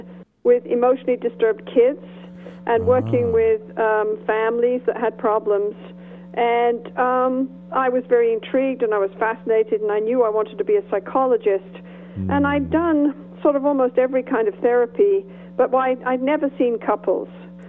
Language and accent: English; Canada; I'm a Canadian professor at Canadian University.